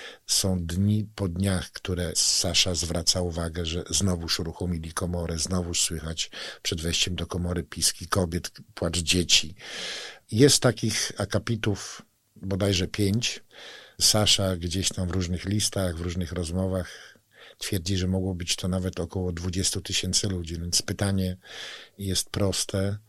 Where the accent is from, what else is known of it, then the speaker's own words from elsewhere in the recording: Włodawa, Lublin Voivodeship, Poland; Przyjechałem tutaj do was z Włodawy, niedaleko.